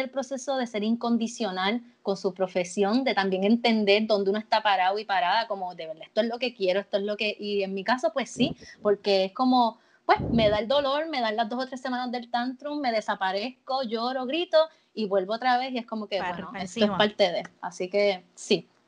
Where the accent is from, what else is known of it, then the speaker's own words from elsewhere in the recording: Puerto Rico; esta es mi identidad como puertorriqueña, esta es mi casa, el Caribe, que tal vez aunque yo tenga otras influencias, la veo aquí, se nutre de aquí